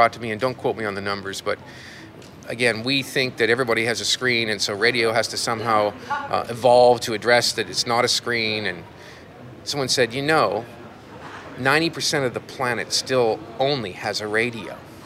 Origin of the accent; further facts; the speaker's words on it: South Africa; And I asked a jury member a few years ago when I was here from South Africa, a fellow jury member, why that was.